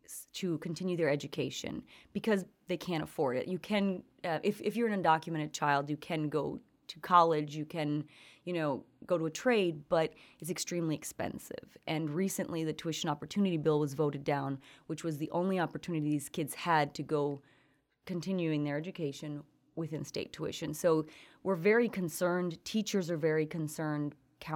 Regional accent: Honduras; I'm from Honduras. I was born there.

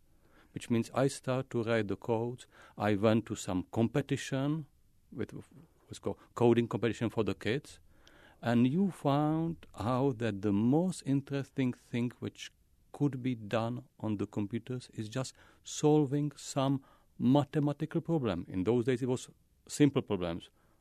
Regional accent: Prague, Czechia; English is a second language; I was growing up in Prague, in big city

